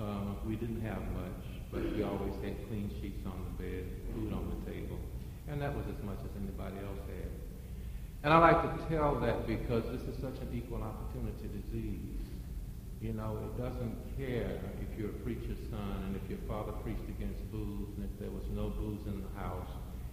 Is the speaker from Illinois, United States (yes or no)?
no; South Carolina, United States; I grew up in a family where there was no drinking, absolutely no drinking. I'm from South Carolina. My father was a Baptist preacher, what we call hard-shell Baptist